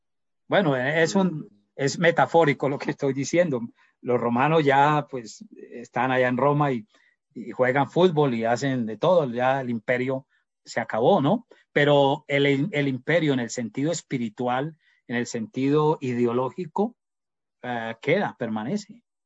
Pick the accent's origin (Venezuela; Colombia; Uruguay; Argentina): Colombia; Aquí en mi país, en Colombia, esto está terrible también.